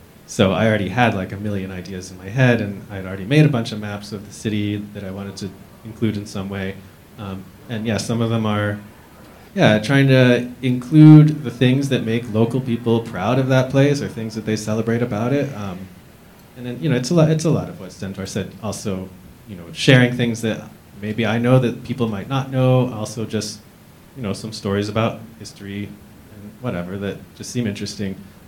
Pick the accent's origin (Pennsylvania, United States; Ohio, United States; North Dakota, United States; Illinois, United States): Ohio, United States; Dayton; So I grew up in Dayton, Ohio. I'm like reasonably familiar with Cincinnati, but I'm not a local.